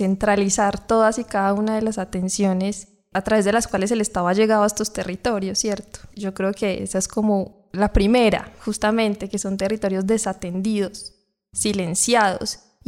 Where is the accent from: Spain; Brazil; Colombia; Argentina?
Colombia; como esto pues nos atraviesa como colombianos